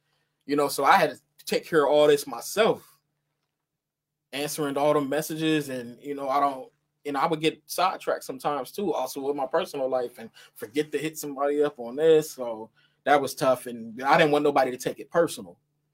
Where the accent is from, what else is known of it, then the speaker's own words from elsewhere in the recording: Youngstown, Ohio, United States; I like when I was younger growing up in Youngstown, when I would see stuff on TV, I felt like they stole it from us.